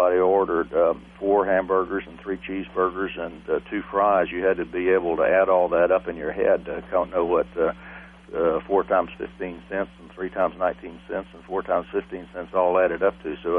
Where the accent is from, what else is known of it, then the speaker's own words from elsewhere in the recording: San Antonio, Texas, United States; born there; I was born in San Antonio, Texas, on the snowiest day in the history of San Antonio, January 1st, 1947.